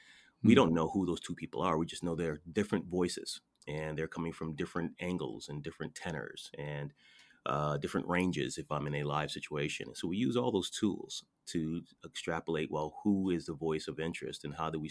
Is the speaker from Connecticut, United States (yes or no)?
yes; Connecticut, United States; So the way that I say words like, let's say, Connecticut, because I'm from Connecticut, is different than someone else's way of saying Connecticut.